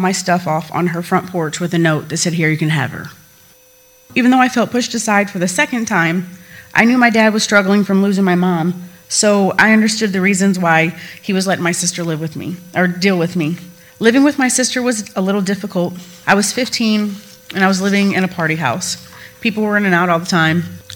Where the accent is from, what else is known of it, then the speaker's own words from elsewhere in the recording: Duplo, Illinois, United States; I was raised in Duplo, Illinois. I live with my dad, my mom, and my older sister.